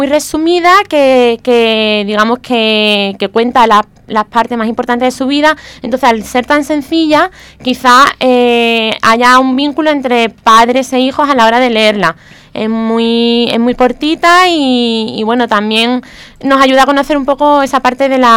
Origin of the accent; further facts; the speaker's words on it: Vélez-Málaga, Andalusia, Spain; born there; mis padres son de Benamargosa los dos. Uh-huh. Lo que pasa es que yo ya nací aquí en Vélez y ellos ya llevan aquí viviendo, pues no sé, 40 años